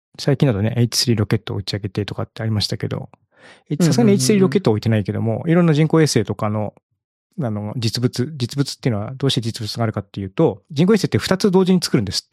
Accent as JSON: {"language": "Japanese", "region": "Ibaraki", "country": "Japan", "tie": "born or raised there", "said": "あそこは、まあ、茨城県から、まあ、茨城県というか僕の実家からずっと、北西かな？北に上がっていくと"}